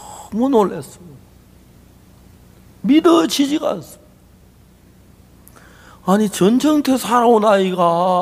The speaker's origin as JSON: {"language": "Korean", "town": "Los Angeles", "region": "California", "country": "United States", "tie": "born or raised there", "said": "일본 오키나와 병원에 가서 6개월 동안 치료를 받았어요. 그리고 미국 고향 LA로 가는 비행기에 올랐어요."}